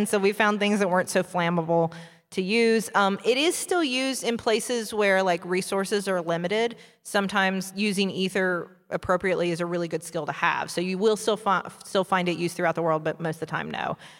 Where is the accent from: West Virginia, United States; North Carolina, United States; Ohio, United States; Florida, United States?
West Virginia, United States; We're from West Virginia, so we kind of like double seceded.